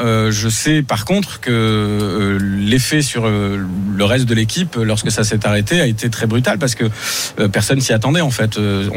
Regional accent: Marseille, Provence-Alpes-Côte d'Azur, France; also born or lived in Paris; D'abord, je suis marseillais, mais effectivement, j'ai vécu longtemps à Paris. Je suis revenu il y a une quinzaine d'années à Marseille

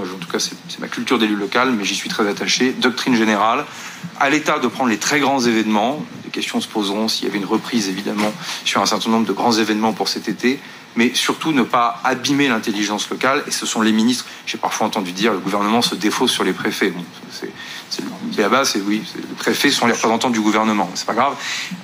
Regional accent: Normandy, France; comme on dit chez moi en Normandie

